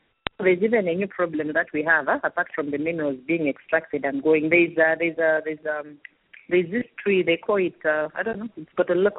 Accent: Chililabombwe, Copperbelt, Zambia; born there; Yes, I was born in Chilabombwe myself.

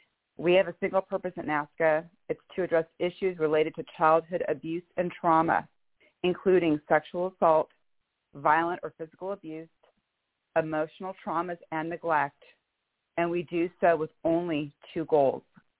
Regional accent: Bellevue, Washington, United States; As I stated … I am from Bellevue, Washington

